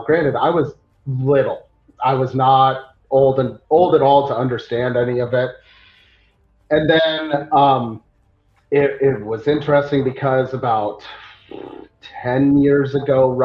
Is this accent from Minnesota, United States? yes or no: no; Utah, United States; now in Tennessee, United States; Yes, that's correct. So I moved out here from Utah.